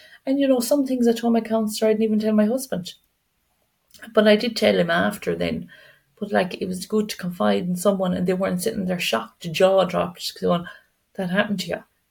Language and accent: English; Ireland; So, you know, we're so hard on ourselves, aren't we? As Irish people, we're just so hard.